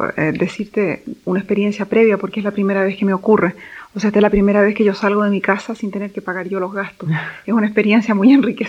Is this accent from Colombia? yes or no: no; Chile; moved away as an adult; also born or lived in Venezuela; hasta que salí de Chile por razones personales. Y me encontré en Venezuela